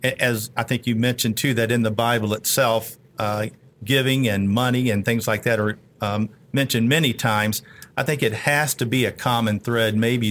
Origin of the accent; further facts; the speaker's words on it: Kentucky, United States; You know, I am from Kentucky, after all.